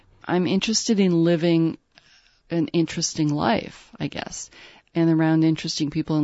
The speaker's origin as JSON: {"language": "English", "region": "Minnesota", "country": "United States", "tie": "born or raised there", "moved": "yes", "said": "Because I grew up in Minnesota, I was used to seeing water everywhere. And when I moved away, that was the one thing that I kept missing."}